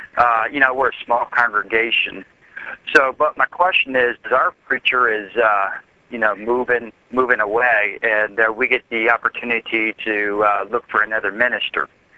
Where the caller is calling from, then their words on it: Florida, United States